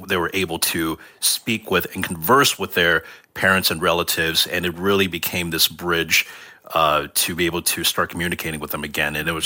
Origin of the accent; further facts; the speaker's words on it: Hong Kong; growing up in Hong Kong, 45 minutes west of Hong Kong by ferry is Macau.